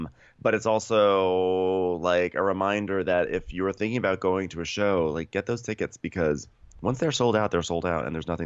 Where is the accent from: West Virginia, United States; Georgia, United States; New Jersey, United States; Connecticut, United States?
Connecticut, United States; I'm from Connecticut.